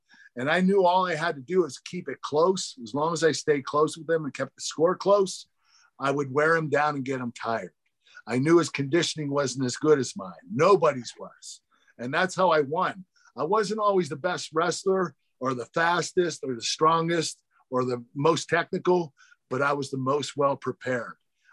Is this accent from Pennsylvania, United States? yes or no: yes; Pittsburgh, Pennsylvania, United States; Pittsburgh. It was awesome. It was like the Olympics all over again. I had my family there. I'm in my hometown.